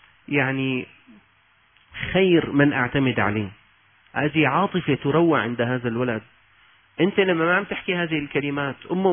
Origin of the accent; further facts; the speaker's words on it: Syria; طالب الجامعة عندنا في سوريا